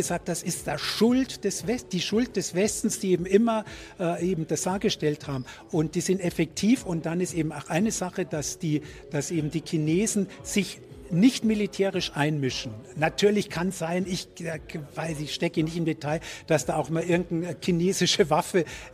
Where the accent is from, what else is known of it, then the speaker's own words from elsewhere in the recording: Switzerland; weil wir hatten eben kaum, als Schweizer gar nicht und Deutschland auch nur sehr kleine koloniale Vergangenheit